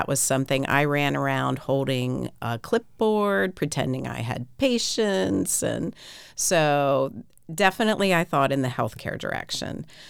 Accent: Darlington, Maryland, United States; I grew up here in Harford County in okay. Darlington, Maryland.

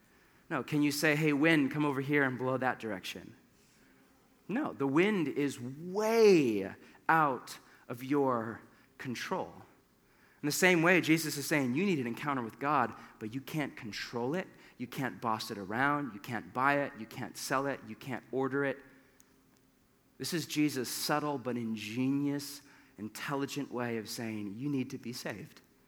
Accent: Los Gatos, California, United States; born there; But I was born in Los Gatos, California.

